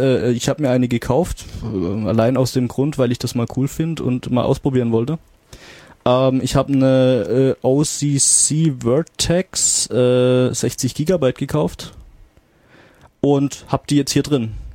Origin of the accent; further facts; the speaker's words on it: Karlsruhe, Baden-Württemberg, Germany; ich komme ja ursprünglich aus Karlsruhe